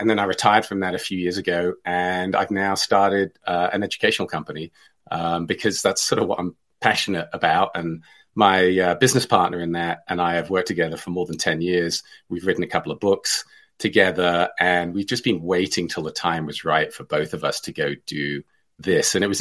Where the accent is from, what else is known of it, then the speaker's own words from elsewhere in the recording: Hong Kong; So I have an accent and I grew up in Hong Kong in China.